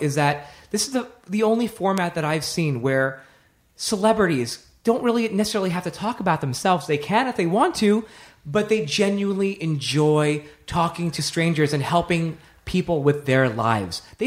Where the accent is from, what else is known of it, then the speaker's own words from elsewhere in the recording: Nashville, Tennessee, United States; I grew up in Nashville and came out the first time in the 80s.